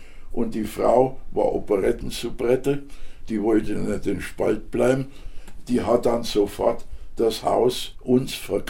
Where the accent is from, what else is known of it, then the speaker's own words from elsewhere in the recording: Žatec, Ústí nad Labem Region, Czechia; accent: Saaz dialect; wenn ich Saatzer Dialekt höre oder einen Saatzer treffe